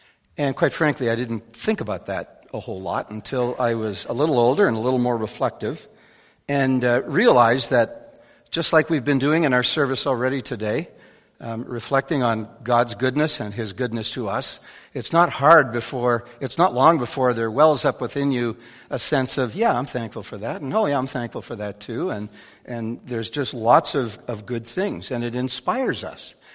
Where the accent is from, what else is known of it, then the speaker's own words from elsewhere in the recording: Winnipeg, Manitoba, Canada; I grew up in Winnipeg in the 60s.